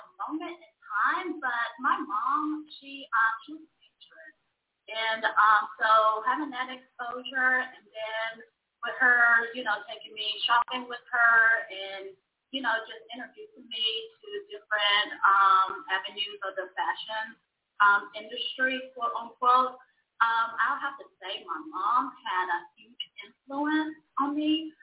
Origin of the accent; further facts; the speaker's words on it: Marietta, Georgia, United States; But yeah, I grew up in Marietta. I graduated from Sprayberry High School, and I'm just a hometown girl.